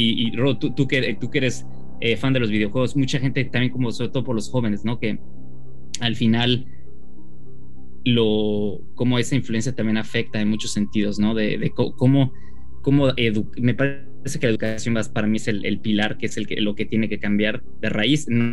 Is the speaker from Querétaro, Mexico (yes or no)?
yes; Querétaro, Mexico; A mí me pega muy de cerca porque yo crecí en Querétaro, he ido muchísimas veces a ese estadio